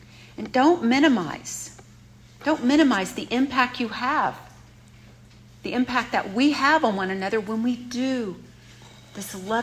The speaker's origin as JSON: {"language": "English", "region": "the South", "country": "United States", "tie": "born or raised there", "said": "For example, I grew up in the South in a middle-class suburban neighborhood."}